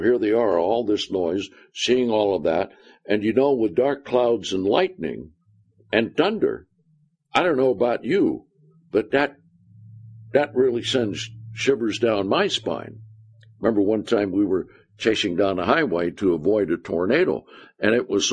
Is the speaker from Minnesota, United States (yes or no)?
no; California, United States; I'm from California. I don't know where they are.